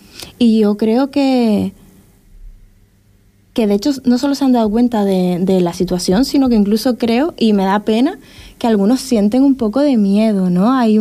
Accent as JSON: {"language": "Spanish", "region": "Canary Islands", "country": "Spain", "also_born_or_lived": "Tenerife", "said": "Yo no soy de Corralejo, ni siquiera soy de Fuerteventura. Yo, mi abuela procede de aquí, pero bueno, yo soy de Gran Canaria, pero nacida en Tenerife, yo soy canaria de todas las islas, pero de Corralejo"}